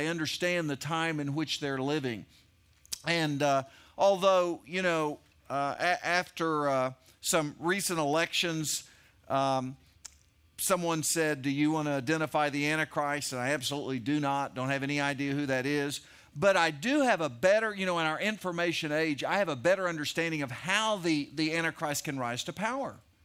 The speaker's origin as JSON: {"language": "English", "region": "Oklahoma", "country": "United States", "said": "And I'm from Oklahoma."}